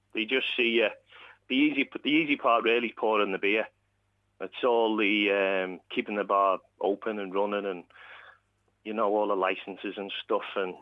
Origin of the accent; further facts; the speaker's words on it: Anfield, North West England, United Kingdom; I'm originally from Anfield, and then we moved then to Lee Park, Netherley, and now it's Halewood. When I go back, I stay with my mum in Halewood.